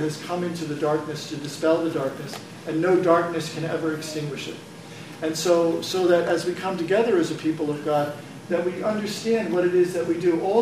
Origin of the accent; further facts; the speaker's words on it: Pennsylvania, United States; I grew up in the Archdiocese of Philadelphia, and you wouldn't get out of grade school without knowing this stuff, right?